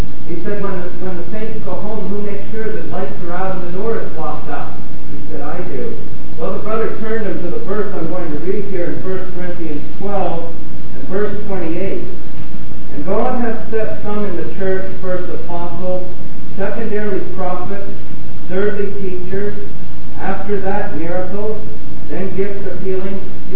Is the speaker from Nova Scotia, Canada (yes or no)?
no; Smiths Falls, Ontario, Canada; But all the years I was growing up in Smith Falls, he never took part.